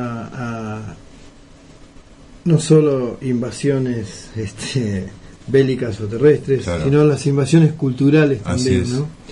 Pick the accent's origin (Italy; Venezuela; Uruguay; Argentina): Argentina; Y nosotros, como argentinos, tuvimos una etapa que yo creo que era todo lo contrario